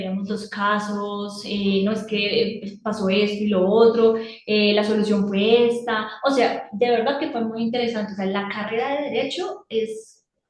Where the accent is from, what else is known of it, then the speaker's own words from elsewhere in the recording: Bogotá, Bogotá D.C., Colombia; yo toda la vida he vivido aquí en Bogotá.